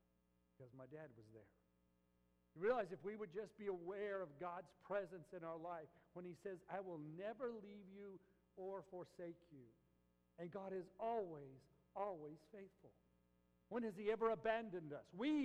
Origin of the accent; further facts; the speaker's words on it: Albuquerque, New Mexico, United States; And I grew up in Albuquerque, and so we would go into the mountains, way up in the Rocky Mountains.